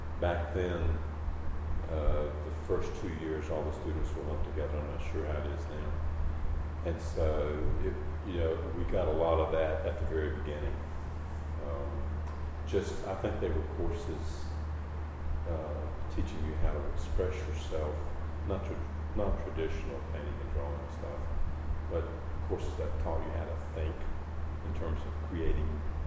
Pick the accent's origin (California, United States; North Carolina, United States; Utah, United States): North Carolina, United States; Spivey's Corner; Well, I'm from Eastern North Carolina. Not one specific place. My father was a Baptist minister, and we moved every 3 years. So the place I graduated from high school was Spivey's Corner, North Carolina.